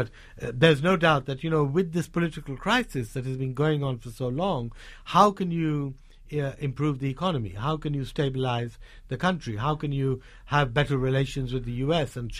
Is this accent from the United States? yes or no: no; Lahore, Punjab, Pakistan; You know, for example, in Lahore, there's been, my hometown, there's been no gas for over 6 months.